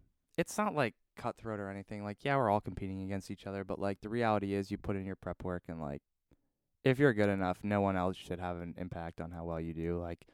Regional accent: Canada; they obviously all know I'm Canadian, so it's kind of a special week where they're excited for me to be coming home.

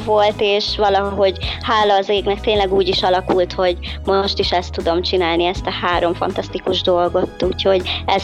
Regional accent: Budapest, Hungary; 31 éves vagyok, és egyébként Budapesten nőttem fel, oda jártam iskolába, illetve hát sokáig ott éltem. Aztán a szüleim leköltöztek vidékre, Dabasra, de én nem követtem őket, hanem én fennmaradtam Budapesten. Most a karantén idejére én is itt vagyok velük

